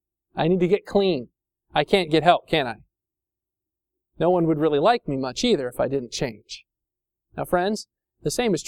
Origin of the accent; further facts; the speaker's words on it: Indiana, United States; My parents lived in farm area where I grew up in Indiana